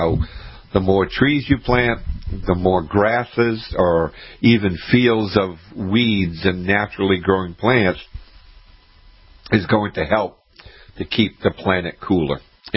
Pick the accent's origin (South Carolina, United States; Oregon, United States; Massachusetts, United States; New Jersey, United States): Massachusetts, United States; The garden that I had growing up in Massachusetts, we had 3 inches of topsoil.